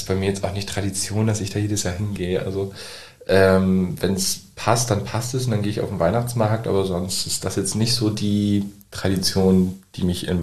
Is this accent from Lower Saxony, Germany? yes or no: yes; Nordenham, Lower Saxony, Germany; Also ich komme aus Nordenham und da haben wir auf dem Marktplatz halt so ein paar Bütchen, die da stehen.